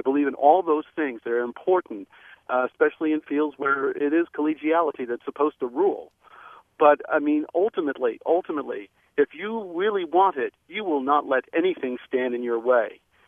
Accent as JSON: {"language": "English", "region": "East Coast", "country": "United States", "said": "And I'm sorry if I sound like I am from the East Coast, but I am. I'm not Midwest."}